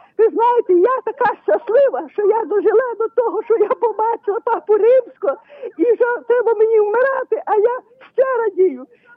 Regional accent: Rivne, Rivne Oblast, Ukraine; Я з Рівно. Я з Рівно.

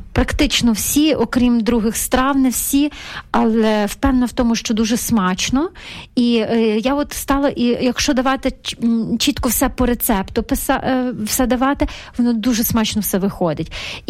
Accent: Ternopil, Ternopil Oblast, Ukraine; як я з Тернополя

